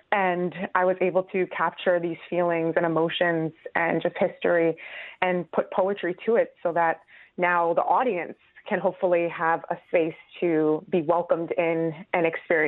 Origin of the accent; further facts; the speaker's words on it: United States; I grew up in America in our educational system, and I think there's a lot of history that is left out.